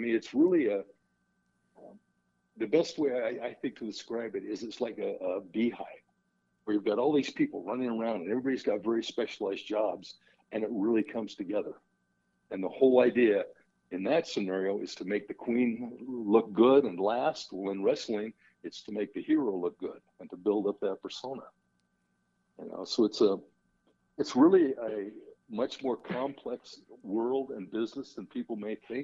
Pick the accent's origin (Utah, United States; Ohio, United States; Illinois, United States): Utah, United States; Salt Lake City; well, it's funny because I grew up in Salt Lake City.